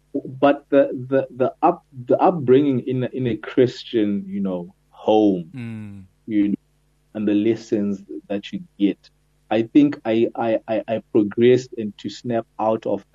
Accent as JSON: {"language": "English", "country": "Zimbabwe", "tie": "born or raised there", "said": "You know, growing up in Zimbabwe, generally you do not really encounter as diverse"}